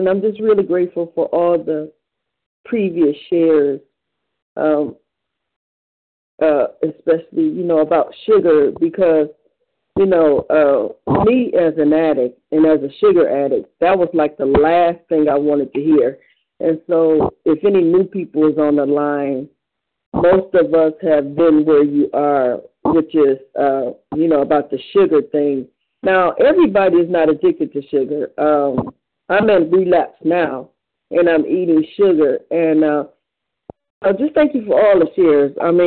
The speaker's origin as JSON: {"language": "English", "town": "Cleveland", "region": "Ohio", "country": "United States"}